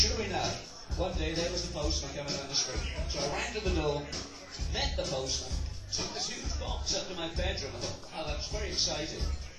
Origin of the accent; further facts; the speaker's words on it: Wales, United Kingdom; I'm Welsh, and Wales was pretty backwards in those days. So nice place to visit now, I think.